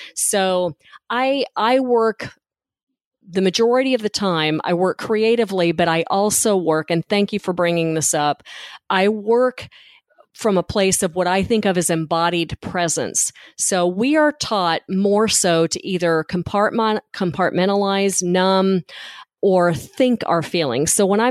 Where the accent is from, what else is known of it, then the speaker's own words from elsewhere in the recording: Memphis, Tennessee, United States; because I'm originally from Memphis, and someone called me a Tennessee hound dog.